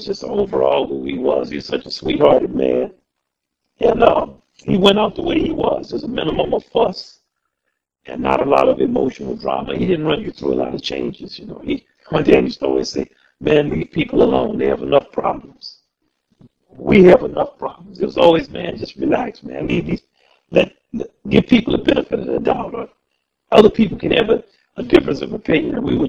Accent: New Orleans, Louisiana, United States; Well, I love … I'm from New Orleans. I'm a trumpet player.

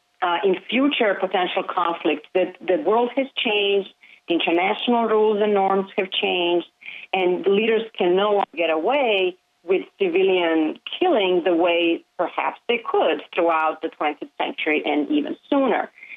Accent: Belgrade, Serbia; Since I am from Serbia and I lived in Belgrade, what I remember most vividly is an incredibly intense political propaganda that was really everywhere around us.

